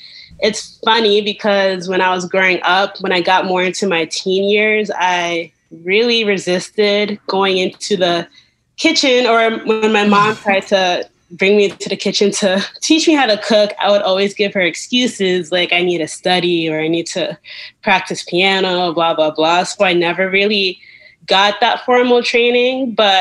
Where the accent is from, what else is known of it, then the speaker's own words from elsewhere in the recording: New Haven, Connecticut, United States; And I grew up in Connecticut. Yeah, it was a really nice childhood. I grew up in a really diverse neighborhood in New Haven